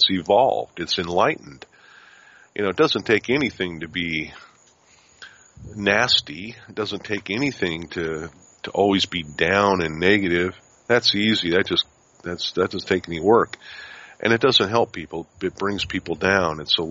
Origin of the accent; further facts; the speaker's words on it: Denver, Colorado, United States; moved away as an adult; also born or lived in Spearfish, United States; when I grew up in Denver. And, you know, I was 19 when we left Denver and went to South Dakota, the Black Hills.